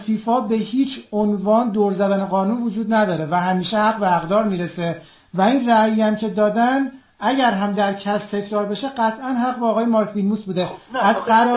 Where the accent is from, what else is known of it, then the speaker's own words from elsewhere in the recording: Iran; باور کنید همه ما ایرانی هستیم